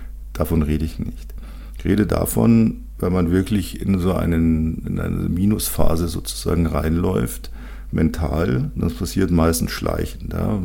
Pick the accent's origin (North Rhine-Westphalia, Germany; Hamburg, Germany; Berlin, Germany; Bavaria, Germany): Bavaria, Germany; Das bei uns in Bayern bekanntlicher fast ausschließlich in Maßkrügen ausgeschenkt wird.